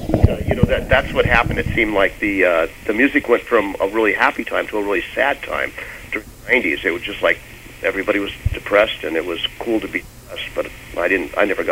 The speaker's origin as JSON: {"language": "English", "country": "United States", "said": "being an American and being free and just having a great time in the 80s"}